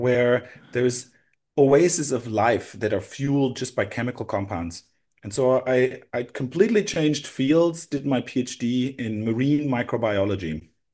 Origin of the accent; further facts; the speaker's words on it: Germany; Yeah, so I grew up in Germany and did my undergrad work in nanobiotechnology.